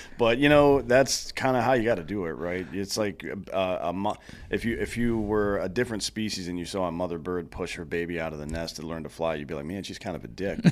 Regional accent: Southeast, United States; and I'm from the Southeast, so yeah, there's a different idea of it down there.

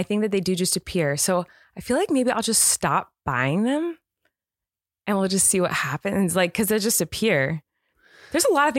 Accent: California, United States; I just need to know if this is a regional thing. Like, I'm from California.

